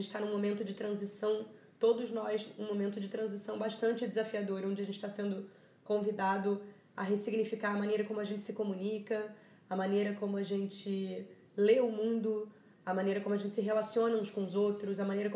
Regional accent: Rio de Janeiro, Brazil; eu venho da Zona Oeste do Rio de Janeiro, de Santa Cruz.

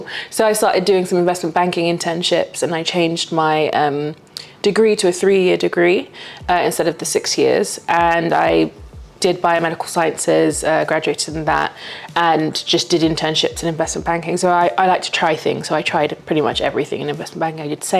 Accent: London, United Kingdom; I'm very British in the sense that my parents came here over 30 years ago. They came to the UK over 30 years ago. I was born in London. So I was actually born around here. I was born in East London.

